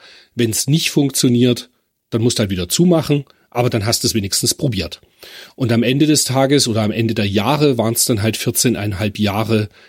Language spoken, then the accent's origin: German; Germany; Man muss wissen, ich bin in der DDR aufgewachsen.